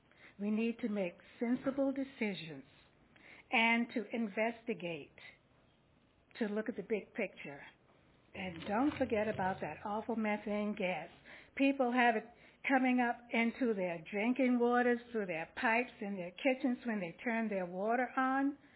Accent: Newport News, Virginia, United States; I'm from Newport News.

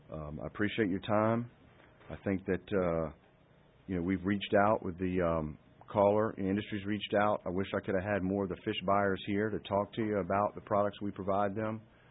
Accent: Virginia Beach, Virginia, United States; I understand recreational anglers and tourists, especially to my hometown, Virginia Beach, come to catch fish.

